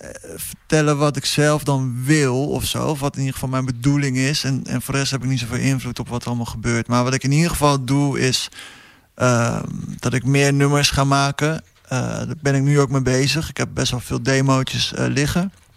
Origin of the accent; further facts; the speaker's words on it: Veendam, Groningen, Netherlands; born there; Ik ben ook een jongen van hier natuurlijk. Ik ben geboren in Veendam en al jaren in de stad.